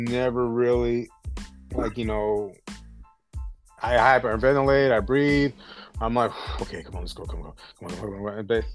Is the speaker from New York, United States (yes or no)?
yes; New York, United States; born there; I was born in New York, but, like, you know, I was raised out here, but most of my family's out there.